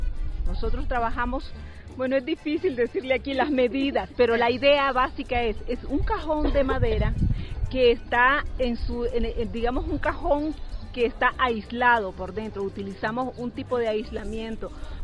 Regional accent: Managua, Nicaragua; vengo de Managua, Nicaragua.

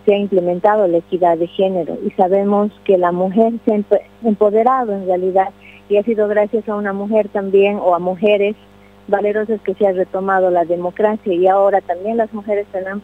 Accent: Cochabamba, Bolivia; born there; yo nací en Cochabamba, estudié en la Universidad de Oruro, soy madre de familia, tengo una hija que se ha dedicado a la música. Soy abogada de profesión, licenciada en Ciencias Jurídicas

